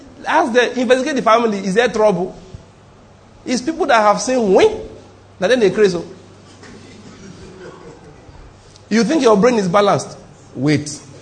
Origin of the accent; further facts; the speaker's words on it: Ondo, Nigeria; I'm from Ondo State. My brother used to stay with me in Enugu.